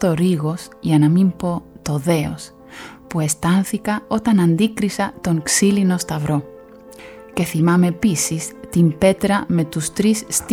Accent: Argentina; Greek is a second language; Όταν επέστρεψα στην πατρίδα μου, την Αργεντινή, πήγα να βρω έναν δάσκαλο νέο ελληνικών για να μπορέσω να έρθω στην Ελλάδα να σπουδάσω ελληνική φιλολογία.

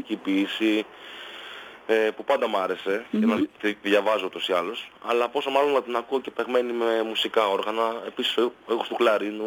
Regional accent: Larissa, Thessaly, Greece; Εγώ στη Λάρισα γεννήθηκα και μεγάλωσα.

